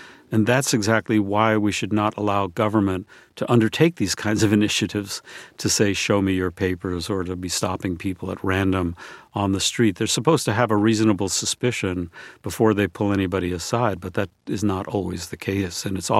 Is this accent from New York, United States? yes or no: yes; Brooklyn, New York, United States; born there